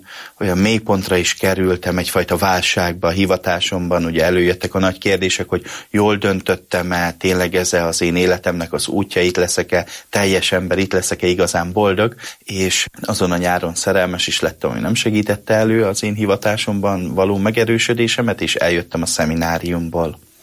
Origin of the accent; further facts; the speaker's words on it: Mád, Borsod-Abaúj-Zemplén, Hungary; én egy hegyaljai kis faluból származom, amelynek a neve Mád községe